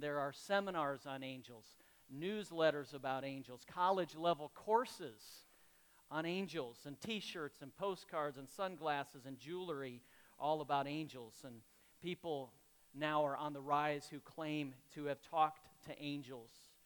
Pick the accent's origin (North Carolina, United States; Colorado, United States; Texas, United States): Colorado, United States; when I grew up in Colorado